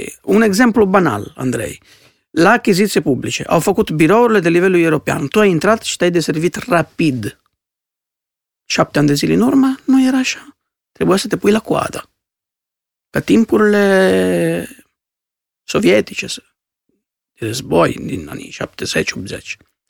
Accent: Crotone, Calabria, Italy; Romanian is a second language; Dar Italia, Calabria, eu sunt din Crotone

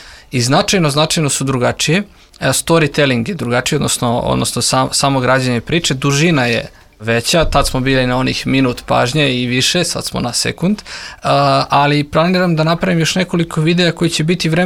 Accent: Kragujevac, Šumadija and Western Serbia, Serbia; Ja sam iz Kragujevca, ako sedim kod kuće u Kragujevcu 360 dana u godini

